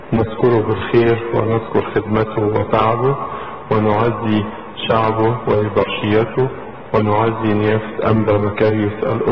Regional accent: Egypt; مدينة تشبه مدينة الإسكندرية عندنا في مصر،

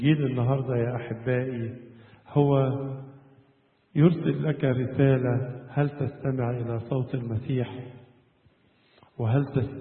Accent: Egypt; والتاريخ ده والحضارة دي سبب فخر لنا جميعا كمصريين.

